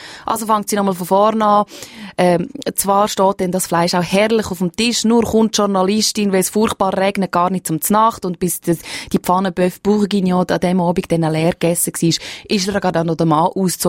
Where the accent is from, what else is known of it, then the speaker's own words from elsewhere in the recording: Switzerland; das geht mir als Schweizerin manchmal